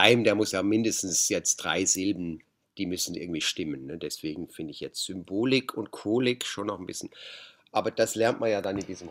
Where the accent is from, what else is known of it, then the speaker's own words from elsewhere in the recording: Switzerland; Also in der Schweiz sind wir quasi, wir gehören zu denen, wir sind halt eben auch Schweizer. Und in Deutschland merken wir immer, wir sind ein bisschen die Exoten, die Schweizer, die jetzt nach Deutschland kommen. Und natürlich haben wir diesen Schweizer Akzent